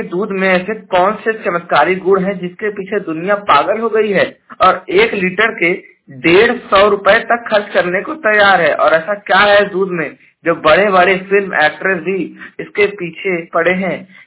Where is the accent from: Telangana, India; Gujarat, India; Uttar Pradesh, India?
Uttar Pradesh, India; Jaunpur; और मैं उत्तर प्रदेश के जौनपुर जिले का निवासी हूँ